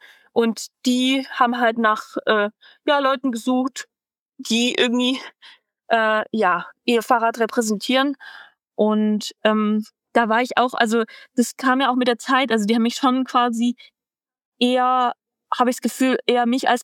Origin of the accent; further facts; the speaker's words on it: Tübingen, Baden-Württemberg, Germany; ich komme auch aus Tübingen